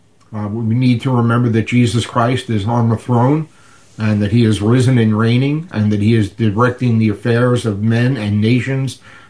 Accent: New York City, New York, United States; now in New Rochelle, United States; actually live in New Rochelle, which is just over the border from the Bronx. It's adjacent to the Bronx. But I grew up in New York City, and I pastor in New York City.

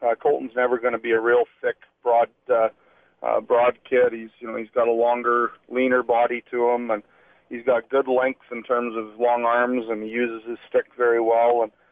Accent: Regina, Saskatchewan, Canada; And I was from Regina and a fixture at the Brandt Center for many games

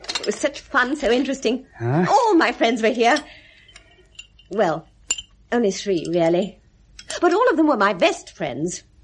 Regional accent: London, United Kingdom; born there; Well, I am English now. Or rather, British. I was born in London, but my mother's family were Scots.

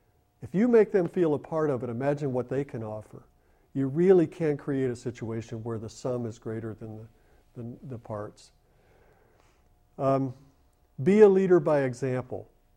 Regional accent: Lexington, Kentucky, United States; growing up in Lexington, Kentucky. Of course, Kentucky is in the SEC with Florida.

